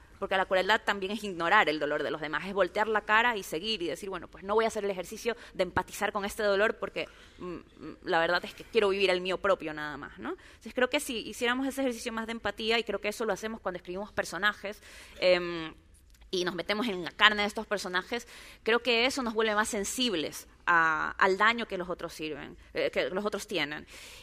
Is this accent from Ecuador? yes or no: yes; Guayaquil, Guayas, Ecuador; yo crecí en Guayaquil, que es una ciudad repleta de manglares y cuando se inunda salen cocodrilos y serpientes y es así como muy salvaje y muy hostil también. Y yo crecí en un contexto de clase media acomodada y fui a colegios privados.